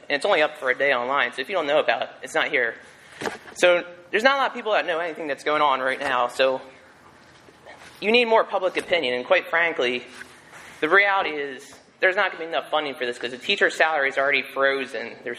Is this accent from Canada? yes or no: no; Pennsylvania, United States; now in Delaware, United States; I'm representing myself. I'm not originally from Delaware. I'm from Pennsylvania. And I find the whole school system here pretty odd, to say the least.